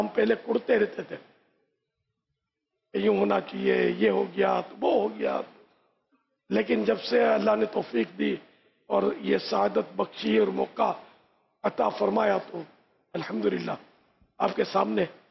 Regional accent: Karachi, Sindh, Pakistan; born there; میں کراچی میں پیدا ہوا ہوں، اگرچہ ہم لوگ مہمان ہیں، ہمارے باپ دادے ہجرت کر کے آئے تھے

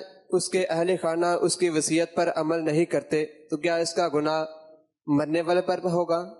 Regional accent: Kasur, Punjab, Pakistan; ضلع قصور پنجاب سے.

